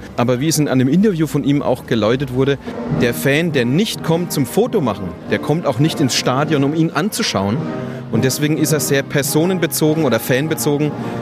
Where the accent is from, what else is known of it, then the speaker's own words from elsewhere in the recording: Bavaria, Germany; Und ich komme aus dem Radio 1-Land, genau. Aus dem Coburger Umkreis, natürlich.